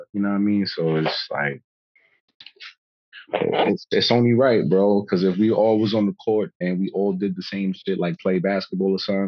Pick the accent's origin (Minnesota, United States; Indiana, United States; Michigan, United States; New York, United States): New York, United States; Brooklyn; Born and raised in Brooklyn, New York. Born and raised.